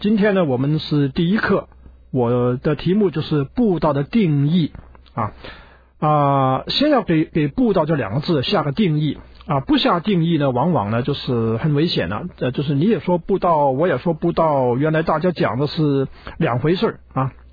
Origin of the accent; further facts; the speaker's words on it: China; 是我们中国人叫它是大使命啊